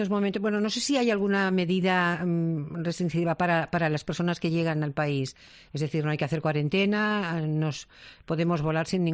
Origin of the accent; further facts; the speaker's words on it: Spain; los españoles no podemos entrar en muchos países sin hacer la cuarentena